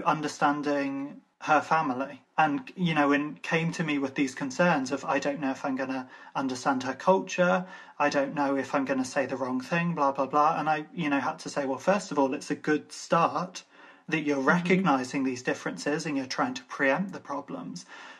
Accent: Ireland; Irish, I've found so much commonality.

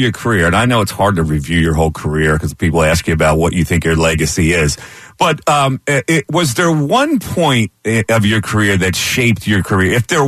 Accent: Pennsylvania, United States; And we're both from Bucks, so we have that Bucks pedigree.

